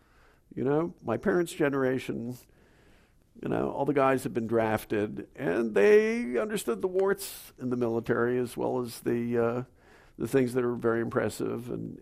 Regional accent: Boston, Massachusetts, United States; So I'm originally from New England. I'm a Bostonian.

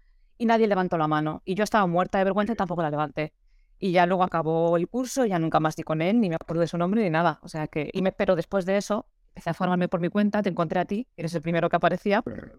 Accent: Valencia, Valencian Community, Spain; also born or lived in Madrid; estudié audiovisuales en Madrid. Soy de Valencia, fui a Madrid para estudiar audiovisuales.

